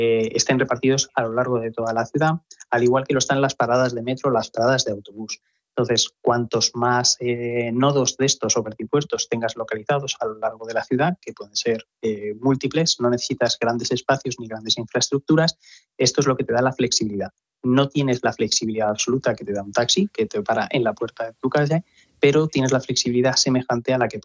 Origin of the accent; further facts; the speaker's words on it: Zaragoza, Aragon, Spain; Entonces, yo soy maño